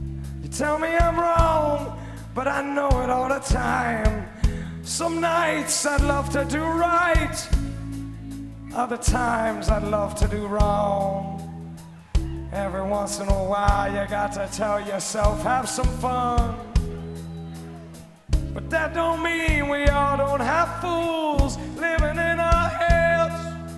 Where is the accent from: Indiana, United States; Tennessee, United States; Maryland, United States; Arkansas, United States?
Maryland, United States; Rockville; Like I said, we're from Rockville, Maryland